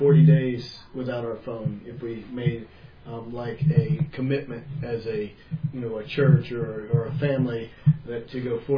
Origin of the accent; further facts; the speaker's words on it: Michigan, United States; there used to be this thing where we grew up in Michigan called the Chapel of the Air.